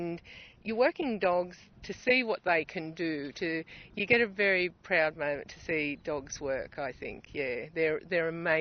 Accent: Spring Plains, Queensland, Australia; I come from Spring Plains. It's about 140 k's out of Longreach.

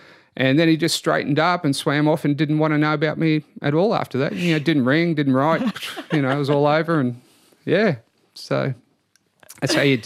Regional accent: Queensland, Australia; I'm from North Queensland. We live with the world's most venomous marine animal, the box jellyfish.

